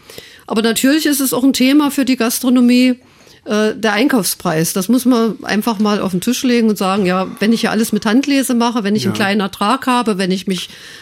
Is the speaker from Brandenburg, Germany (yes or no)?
yes; Brandenburg, Germany; wir setzen als Brandenburger Winzer auf Qualität